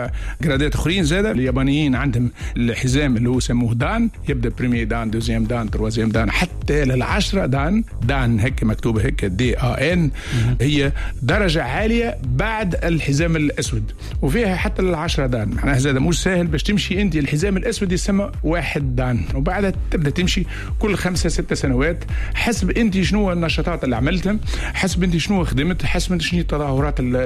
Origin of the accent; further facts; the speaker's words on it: Tunisia; حتى عندنا في تونس مثلا الكيك بوكسينج ما عندهمش الأحزمة